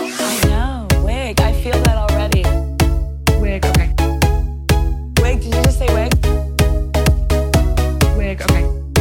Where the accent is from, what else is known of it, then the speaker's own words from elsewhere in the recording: New York, United States; I never grew up elsewhere. I was like always in New York.